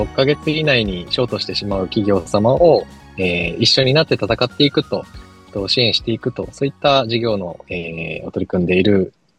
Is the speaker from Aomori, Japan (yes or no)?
no; Nakagawa, Fukuoka, Japan; で、まあ私は福岡県の中川町というところで生まれ育ったものです。